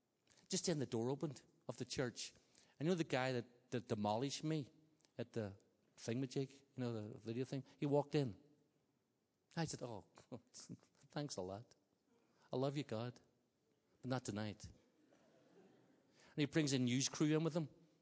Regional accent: Ireland; I said, boy, I'm fast thinker. I'm Irish.

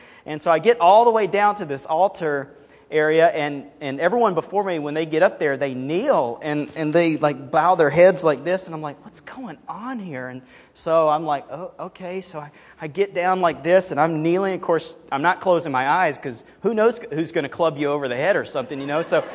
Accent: Alabama, United States; accent: southern; So if you ever pick up on a slightly southern accent, that's where it comes from, because I'm from Alabama. And we grew up on the Gulf Coast.

